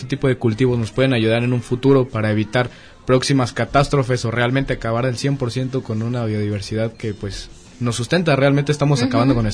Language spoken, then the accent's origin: Spanish; San Cristóbal de las Casas, Chiapas, Mexico; yo soy del sur de México, soy de Chiapas